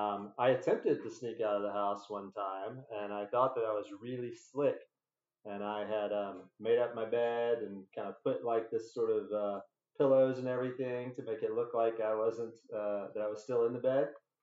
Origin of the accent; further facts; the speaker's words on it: West Point, Mississippi, United States; I grew up in West Point, Mississippi, and lived in the house that my great-grandfather has built.